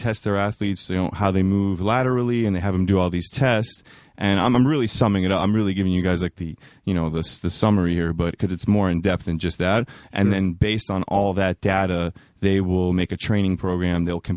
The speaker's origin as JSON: {"language": "English", "town": "New York City", "region": "New York", "country": "United States", "tie": "born or raised there", "said": "We grew up together in New York City, and we've known each other for over 15 years now."}